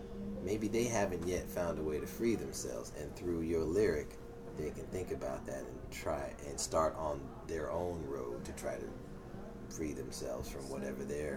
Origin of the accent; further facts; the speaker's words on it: Los Angeles, California, United States; So being someone who's born and raised in Los Angeles that has never been really down south